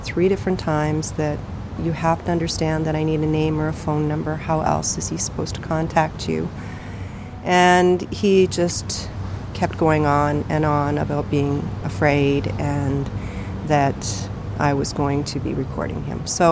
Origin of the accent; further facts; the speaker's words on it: Fort Churchill, Manitoba, Canada; So we grew up in Fort Churchill. And then from there, worked for the government in northern Manitoba